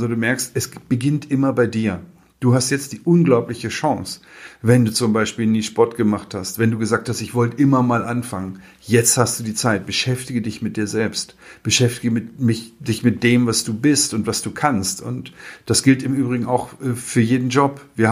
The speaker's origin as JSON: {"language": "German", "town": "Wolfsburg", "region": "Lower Saxony", "country": "Germany", "tie": "born or raised there", "said": "Glücklicherweise haben sie die hier heute in meiner Heimatstadt Wolfsburg zugemacht."}